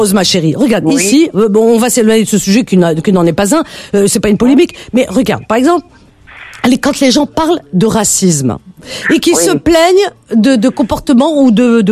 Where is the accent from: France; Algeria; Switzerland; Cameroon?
Algeria; Oran, Oran Province; je suis oranaise, je suis kabyle, je suis sahraoui